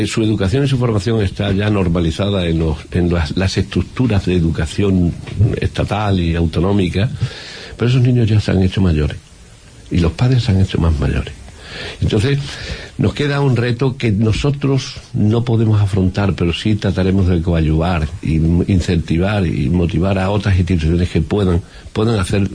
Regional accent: Badajoz, Extremadura, Spain; como soy de Badajoz, me gusta mucho la gente, quiero muchísimo a esta ciudad y a esta región

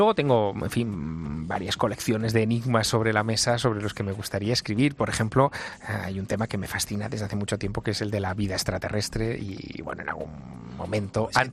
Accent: Teruel, Aragon, Spain; el escudo de mi ciudad, yo soy de Teruel, es un toro con una estrella encima.

